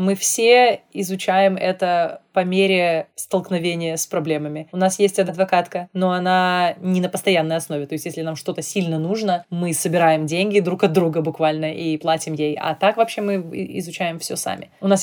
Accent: Belarus; moved away as an adult; now in United States; я приехала из Беларуси, откуда я бежала от этих политических страшных всяких несправедливостей, приехала в Америку

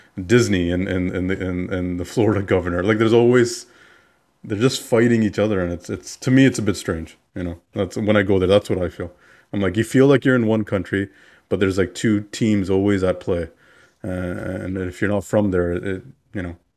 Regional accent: Canada; But he was so adamant that he could tell I wasn't. I said I was from Canada.

